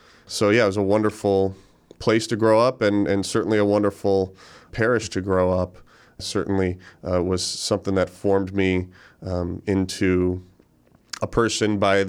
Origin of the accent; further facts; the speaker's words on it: Hudson, United States; Like you said, I grew up in Hudson. That was kind of the only hometown I ever knew. We never moved in my lifetime as a kid growing up.